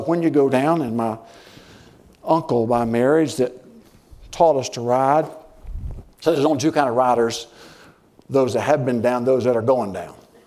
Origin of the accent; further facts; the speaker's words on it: United States; I'm American through and through.